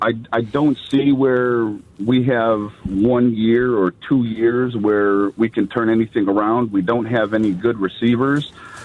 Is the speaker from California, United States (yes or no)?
no; Chicago, Illinois, United States; Born and raised in Chicago.